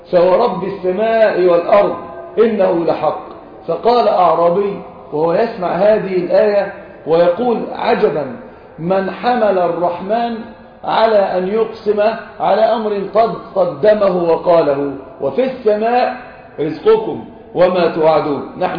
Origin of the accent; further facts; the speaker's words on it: Egypt; مثلا فهد عندنا في مصر يقولون